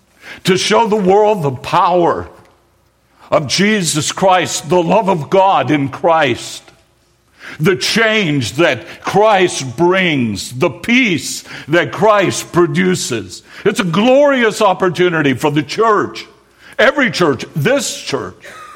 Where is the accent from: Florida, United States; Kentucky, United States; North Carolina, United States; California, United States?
North Carolina, United States; Winston-Salem; My hometown, Winston-Salem, has seen 3 times more murders this year at this point than it did over the same time last year.